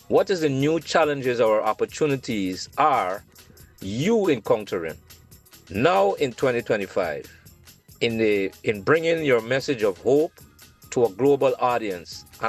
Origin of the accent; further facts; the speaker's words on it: Guyana; now in United States; I hail from Guyana, South America. Now resides in the U.S.